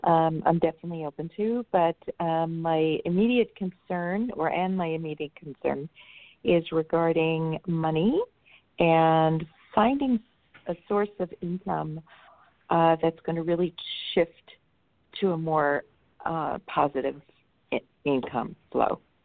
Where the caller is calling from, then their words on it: California, United States; I'm calling from Southern California.